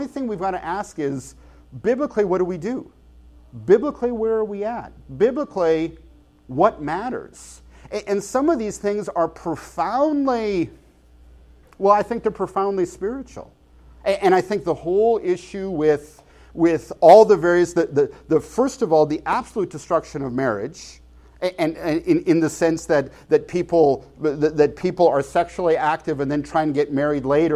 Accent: Canada; I'm Canadian. I'd be here teaching you how to run a good power play in hockey.

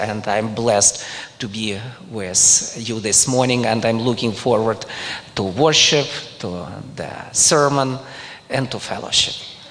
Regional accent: Ukraine; now in Berlin, Germany; even originally I'm from Ukraine, ask me about Ukraine

